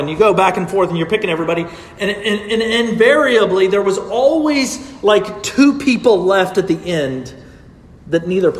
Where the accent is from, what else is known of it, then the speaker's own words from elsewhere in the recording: Bay City, Texas, United States; I grew up in Bay City, Texas. Some of y'all know where that is. Most of you are thinking about Baytown. That's not Bay City.